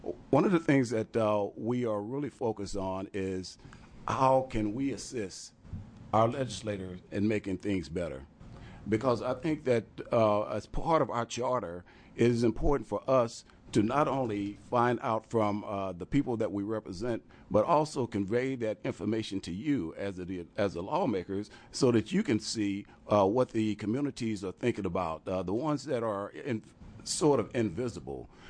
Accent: Eugene, Oregon, United States; just to kind of correct the records, I'm from Eugene. But that's okay. We're pretty close to Corvallis, so I can see how that can be.

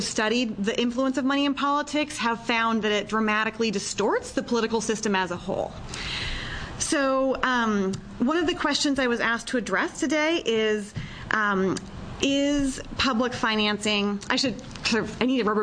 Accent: Washington, United States; other than the fact that I'm from Washington State and I always try to work on legislation near home

